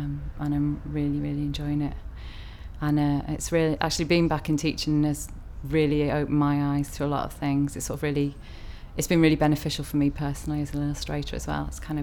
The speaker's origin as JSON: {"language": "English", "town": "Liverpool", "region": "North West England", "country": "United Kingdom", "tie": "born or raised there", "also_born_or_lived": "East Anglia", "moved": "as an adult", "said": "I'm originally from East Anglia, but I always say that I'm from Liverpool because we moved there when I was about five, and that's where I grew up, and that's where I really see my roots."}